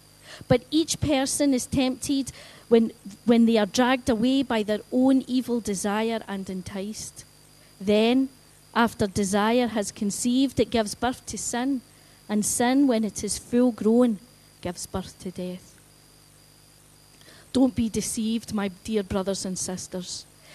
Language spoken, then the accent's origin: English; Coatbridge, Scotland, United Kingdom; now in Airdrie, United Kingdom; I grew up in Coatbridge. Now, for those of you who don't know where Coatbridge is, it's a town in the heart of North Lanarkshire. Now, I live in Airdrie now